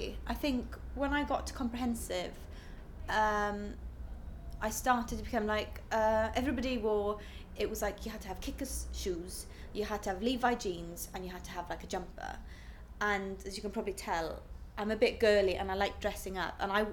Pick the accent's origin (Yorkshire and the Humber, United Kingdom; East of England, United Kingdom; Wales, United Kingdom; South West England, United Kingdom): Wales, United Kingdom; Saron; also born or lived in London; I'm 28 and I'm from Wales, South Wales.